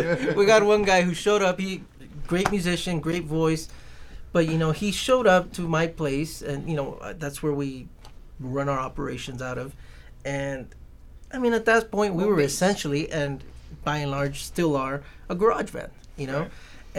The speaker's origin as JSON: {"language": "English", "country": "Mexico", "said": "We both speak Spanish, but, you know, I'm Mexican, and he's from Chile."}